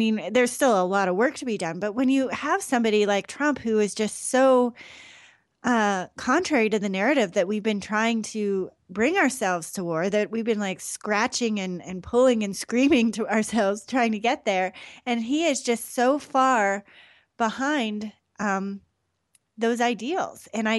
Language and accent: English; Canada; now in United States; Myself, I grew up in Canada.